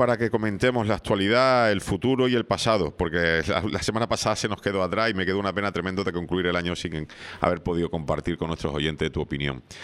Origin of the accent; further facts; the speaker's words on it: Spain; yo creo que somos muchos los españoles que cuando vamos a votar vamos con la pinza puesta en la nariz